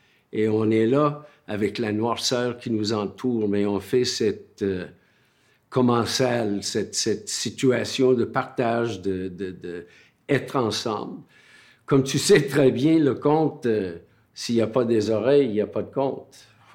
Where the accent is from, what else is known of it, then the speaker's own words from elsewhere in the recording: Southwest Ireland, Ireland; French is a second language; Je suis Irlandais, je viens du sud-ouest de l'Irlande et je raconte des contes depuis 60 ans.